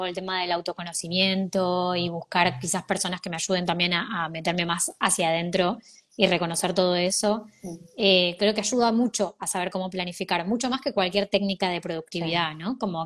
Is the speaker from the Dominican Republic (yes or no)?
no; Argentina; now in Spain; O porque soy argentina tengo que vender solo a Argentina.